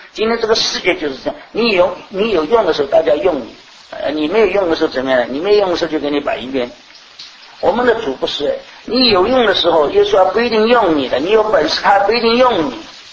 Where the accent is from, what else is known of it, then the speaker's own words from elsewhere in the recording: China; 我们中国人常常讲说，人不自私，天诛地灭